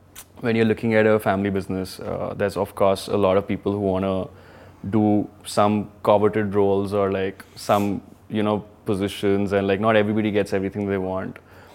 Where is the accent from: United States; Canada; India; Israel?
India; Kanpur, Uttar Pradesh; I grew up in Kanpur, and in my house at some point there were about 30-40 people who were living, and grew up in this like Baniya family, you know, generational sort of family business.